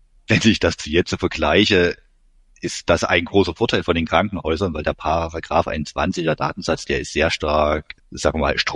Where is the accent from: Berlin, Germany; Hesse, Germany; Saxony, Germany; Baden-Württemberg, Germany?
Saxony, Germany; Pirna; now in Jena, Germany; Also ich bin ursprünglich aus Dresden bzw. Pirna, bin dann zum Studium nach Jena gekommen